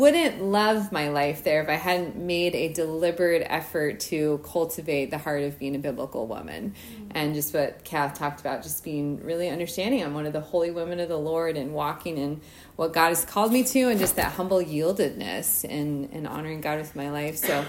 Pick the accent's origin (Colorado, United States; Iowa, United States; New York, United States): Colorado, United States; Sterling; I grew up in Northeast Colorado, Sterling, Colorado, tiny town.